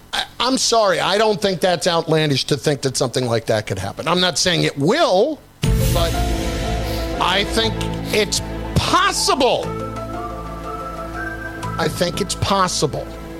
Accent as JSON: {"language": "English", "region": "New Jersey", "country": "United States", "said": "I'm from New Jersey."}